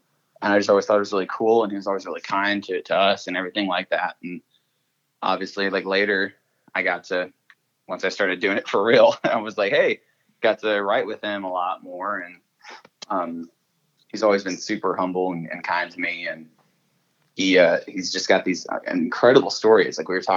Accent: Inez, Texas, United States; Victoria, or, like, Inez, where I grew up, didn't really have anything like

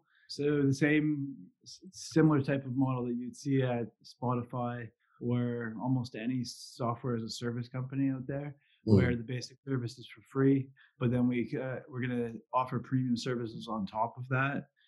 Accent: Canada; moved away as an adult; now in United Kingdom; I'm originally from Canada and came over to the UK about 3 years ago with my job.

